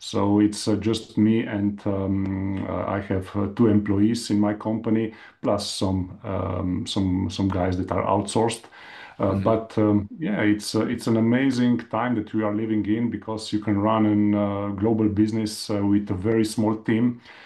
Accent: Slovenia; English is a second language; So I'm from Slovenia, and I still live in Slovenia.

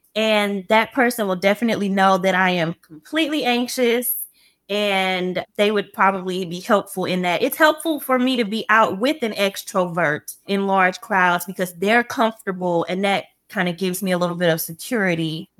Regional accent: St. Louis, Missouri, United States; Well, I grew up here in St. Louis and moved around a lot. I started out in the Melville School District, transferred to the Normandy School District around 5th grade.

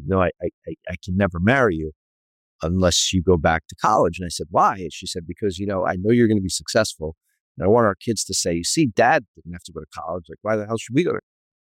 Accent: New York, United States; I'm not crazy. It's just I'm from New York.

